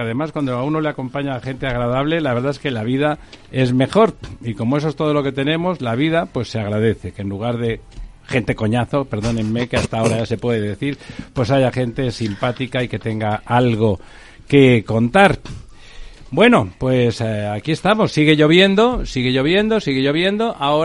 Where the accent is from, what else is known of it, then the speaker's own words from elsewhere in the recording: Spain; Digo, no, yo soy de España.